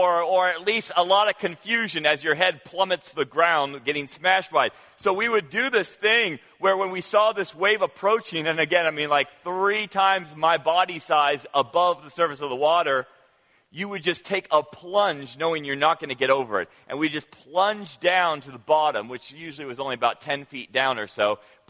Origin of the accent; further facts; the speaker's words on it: Senegal; As a child growing up in Senegal, one of my favorite activities